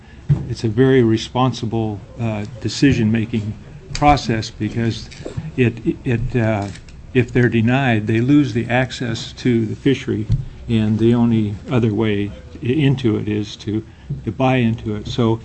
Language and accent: English; Ketchikan, Alaska, United States; also born or lived in San Francisco; I was born in San Francisco, but my father worked on the Alaska Highway, and so that's how he got acquainted with wow. southeastern Alaska. And so he, when the war was over, we moved to Ketchikan, and he became a fisherman.